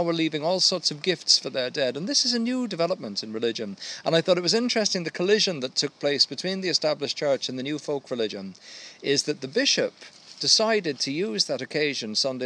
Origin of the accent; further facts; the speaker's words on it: Cobh, County Cork, Ireland; also born or lived in London; I'm originally from North London. My dad worked in the building industry, and the family returned to Ireland when I was 7, which was 49 years ago. And I lived in Cove in County Cork